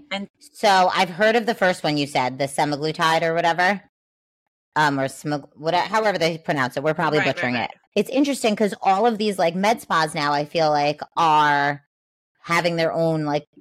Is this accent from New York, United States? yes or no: yes; New York, United States; I am a New Yorker through and through and I love Long Beach.